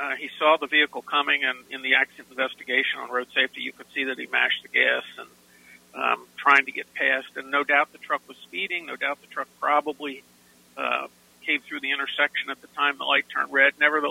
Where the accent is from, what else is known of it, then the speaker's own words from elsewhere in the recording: Northeast, United States; I grew up in the Northeast, so I can drive in snow